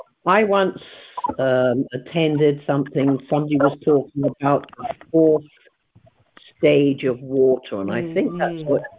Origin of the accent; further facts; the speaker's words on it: United Kingdom; I would say Z as well because I'm British.